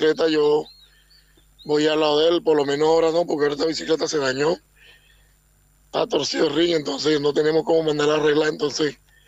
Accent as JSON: {"language": "Spanish", "town": "Cartagena", "region": "Bolívar", "country": "Colombia", "lives_now": "Argentina", "said": "Bueno, buenos días, yo soy de Cartagena."}